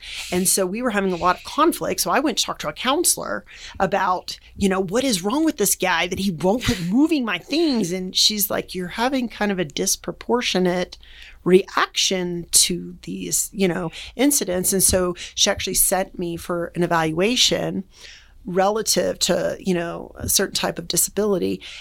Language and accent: English; Jacksonville, Florida, United States; born there; I was born in Jacksonville, Florida, which you want to talk about bugs and heat and humidity, then we can talk, girl.